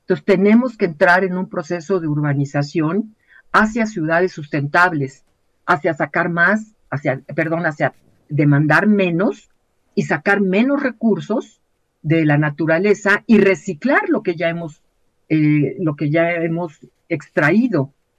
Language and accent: Spanish; Mexico; a los compromisos que tenemos como mexicanos que hemos establecido frente al mundo